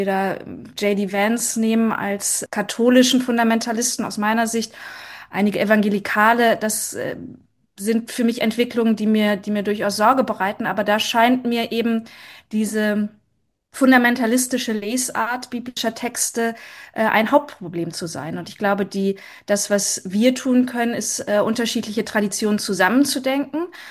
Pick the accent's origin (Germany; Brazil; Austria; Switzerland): Germany; Bremen; ich komme ja aus Bremen, wo der Katholizismus nicht übermäßig groß vertreten ist.